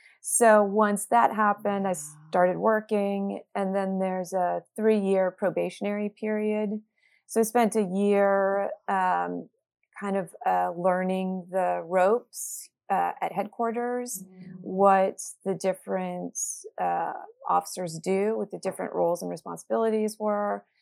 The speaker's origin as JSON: {"language": "English", "town": "Washington", "region": "District of Columbia", "country": "United States", "tie": "born or raised there", "said": "So I am born and raised in Washington, D.C. So it's a very international city."}